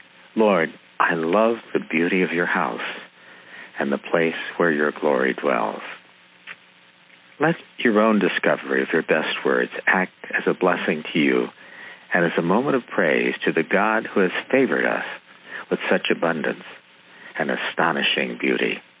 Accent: California, United States; I was raised in California, and even as a child or a Boy Scout, we were fanatic about the damage of forest fires and its danger.

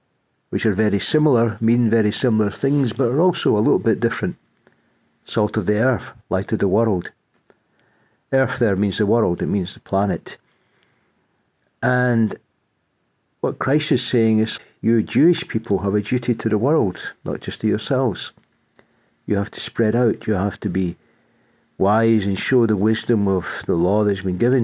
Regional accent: Scotland, United Kingdom; now in England; Well, today is the feast in England, where I'm living, although I'm Scottish

